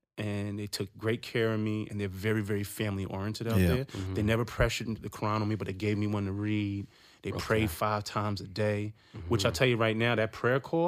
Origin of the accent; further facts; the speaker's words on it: New York, United States; And I came from not the best situation growing up in Queens and stuff like